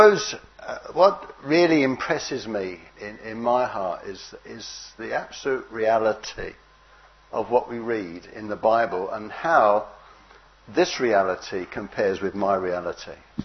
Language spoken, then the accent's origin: English; London, United Kingdom; born there; I live in London. I was born in London, so I don't know anything better.